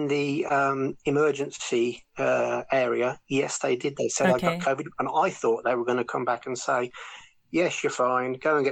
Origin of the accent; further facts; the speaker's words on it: Solihull, West Midlands, United Kingdom; moved away as an adult; now in Madrid, Spain; Well, I'm from Solihull in the West Midlands, which is not far from Birmingham. And I live in Madrid. And why do I live here? Well, my wife is Spanish. And we met in the UK and we moved over here 13 years ago.